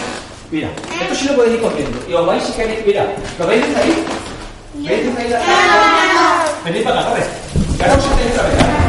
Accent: Villafranca, Extremadura, Spain; now in Badajoz, Spain; soy de aquí de Villafranca, pero vivo en Badajoz, ¿vale? Pero siempre vengo aquí porque mis padres son de aquí, mis suegros son de aquí, mis primos están aquí

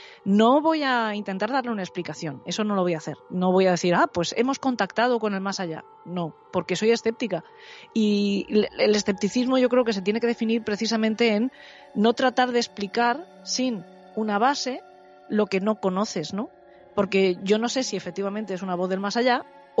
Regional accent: San Vicente del Raspeig, Valencian Community, Spain; Yo soy de San Vicente del Raspeig, como Pedro Amorós.

